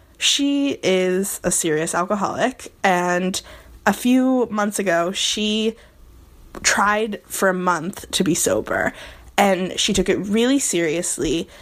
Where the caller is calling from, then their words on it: New York, United States; also born or lived in Nebraska; I'm calling from New York by way of Nebraska.